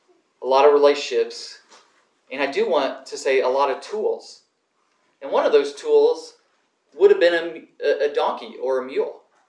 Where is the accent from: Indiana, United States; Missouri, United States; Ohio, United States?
Indiana, United States; born there; I live in California now. I was born in Indiana.